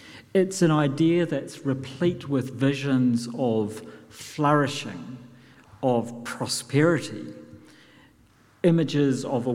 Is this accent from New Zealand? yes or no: yes; New Zealand; not just because I'm a New Zealander